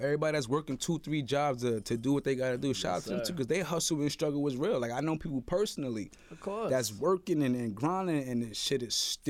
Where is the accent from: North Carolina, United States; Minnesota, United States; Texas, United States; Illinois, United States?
Illinois, United States; Chicago; He was from Chi-Town, you know, I'm from Chicago.